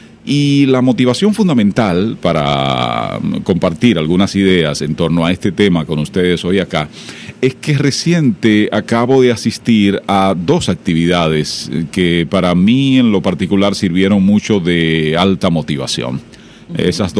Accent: Dominican Republic; nos ayuden a entender incluso esa identidad real como dominicanos, como dominicanas.

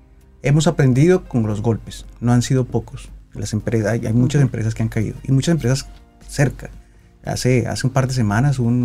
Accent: Colombia; yo soy colombiano

